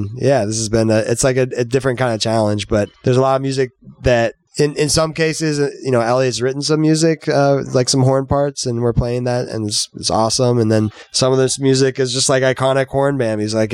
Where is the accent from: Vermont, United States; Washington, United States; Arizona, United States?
Washington, United States; Seattle; I grew up in Seattle.